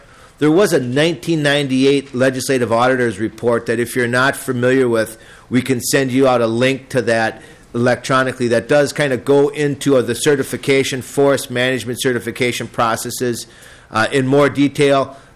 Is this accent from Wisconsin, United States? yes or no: no; St. Paul, Minnesota, United States; born there; For the record … Assistant Commissioner, Department of Natural Resources, and I was born here in St. Paul at St. Joseph's Hospital.